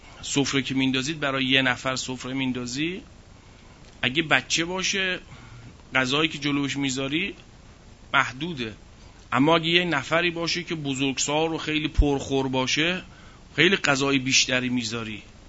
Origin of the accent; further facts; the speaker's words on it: Iran; بعد از احوال پرسی گفتم که من ایرانی هستم.